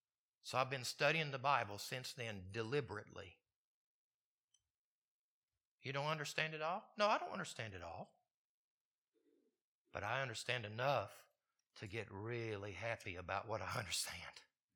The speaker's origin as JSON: {"language": "English", "region": "Mississippi", "country": "United States", "tie": "born or raised there", "said": "So, I grew up in Mississippi, and if you name a boy Junior in Mississippi, he will inevitably be called by his family or by others Junior or Bubba."}